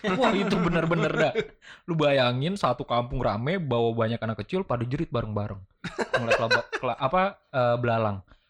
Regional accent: Sukoharjo, Central Java, Indonesia; Di Solo gue. Sukoharjo.

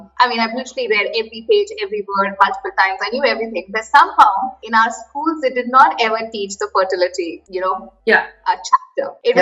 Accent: India; I am born and raised in India, lived across 7 cities now in India and 11 cities globally.

